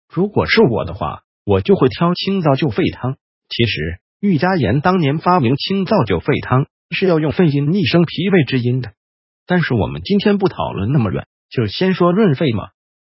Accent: China; 就是我们中国人五这个数字跟六这个数字

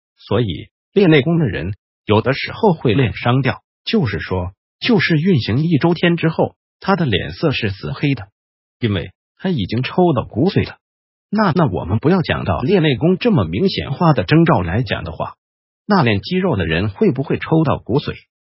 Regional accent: Taiwan; 就像我曾经像我们台湾人

